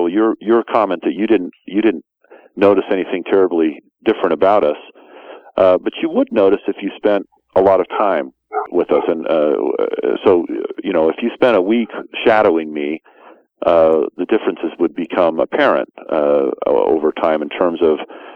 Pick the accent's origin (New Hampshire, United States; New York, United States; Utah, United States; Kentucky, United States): Utah, United States; I grew up in the Mormon heartland of Utah, and so I'm not sure I had too much experience with that, except for a year in eighth grade where my family lived in Virginia.